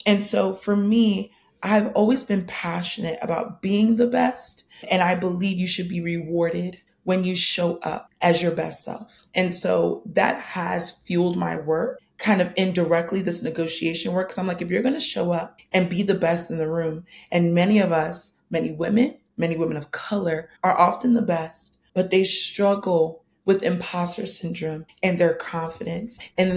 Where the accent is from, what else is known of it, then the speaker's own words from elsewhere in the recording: Nigeria; Yeah, so I remember my parents, they are immigrants. I am Nigerian, and they immigrated to this country